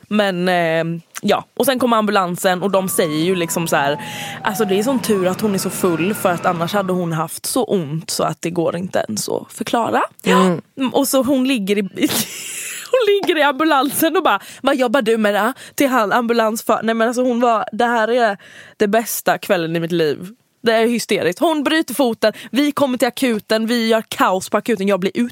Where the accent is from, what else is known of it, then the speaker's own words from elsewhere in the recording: Halmstad, Halland County, Sweden; jag är från Halmstad